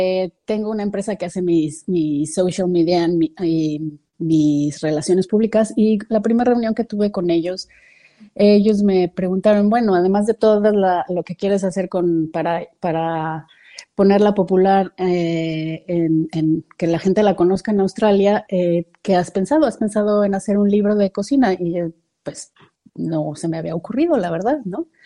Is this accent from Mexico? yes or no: yes; Mexico; now in Australia; yo me siento como más mexicana